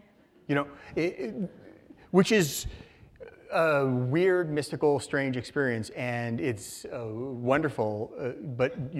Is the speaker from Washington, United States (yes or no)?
yes; Seattle, Washington, United States; especially in this neighborhood that I grew up near in North Seattle called the Highlands